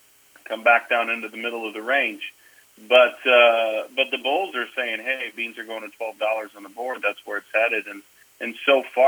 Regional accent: Indiana, United States; also born or lived in Oklahoma; Like Jimmy said, I was born in Indiana. I'm originally from Indiana.

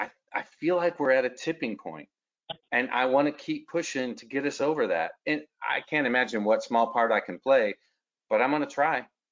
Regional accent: Midwest, United States; because I was raised in the Midwest some time ago, on the golden rule, right?

